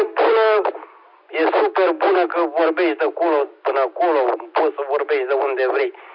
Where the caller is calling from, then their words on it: Pitești, Argeș, Romania; Salutări și de la 7 Hotel Eco. Da, nu s-a simțit nimic aici la Pitești.